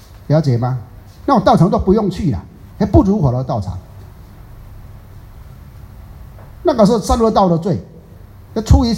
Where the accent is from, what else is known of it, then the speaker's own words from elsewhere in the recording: Taiwan; 啊，最可怕就是我们台湾人讲的叫做少一根筋